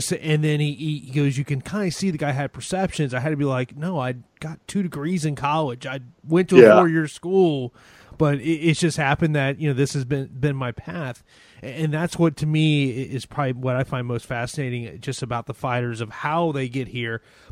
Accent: Tampa, Florida, United States; here in my hometown of Tampa, Florida.

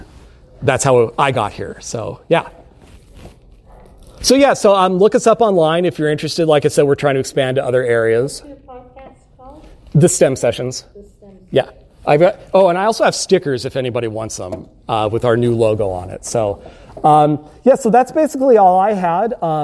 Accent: Phoenix, Arizona, United States; I'm from Phoenix, so I wanted to come out here.

